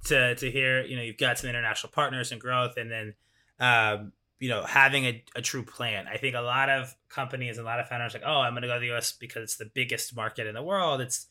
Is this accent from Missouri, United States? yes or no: yes; Missouri, United States; Right? I mean, I'm from Missouri, the show me state.